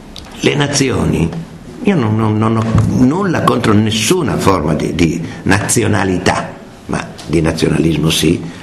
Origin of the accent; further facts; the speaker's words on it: Saluzzo, Piedmont, Italy; born there; ho l'identità di saluzzese perché sono nato a Saluzzo, l'identità di torinese